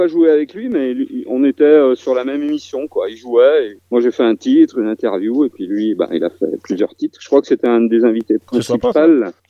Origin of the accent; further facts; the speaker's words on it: Auvergne-Rhône-Alpes, France; now in Le Puy-en-Velay, France; on n'est pas loin de Saint-Étienne. Enfin, moi, j'habite au Puy-en-Velay, qui est en Haute-Loire, et je suis originaire de la Loire, qui est juste à côté, hein, qui est le département à côté. Et voilà, mais j'ai migré en Haute-Loire, au Puy-en-Velay.